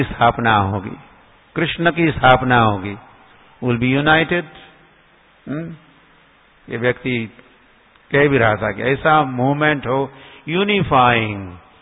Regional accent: Maharashtra, India; born there; हम गांव में जन्मे थे, महाराष्ट्र के गांव में

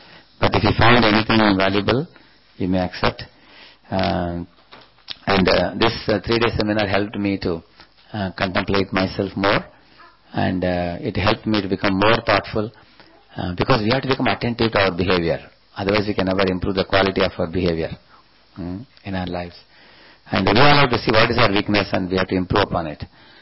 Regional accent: South India, India; I come from South India. In South India, the guru and the superiors are treated with respect.

